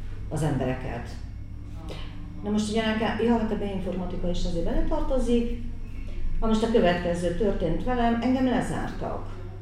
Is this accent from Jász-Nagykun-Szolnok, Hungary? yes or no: no; Budapest, Hungary; én pesti vagyok, nekem csak oda kellett menni és haza